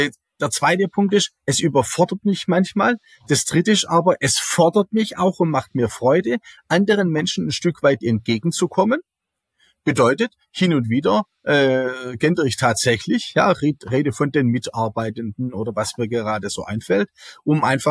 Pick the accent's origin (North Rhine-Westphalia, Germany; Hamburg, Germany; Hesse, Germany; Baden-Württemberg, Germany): Baden-Württemberg, Germany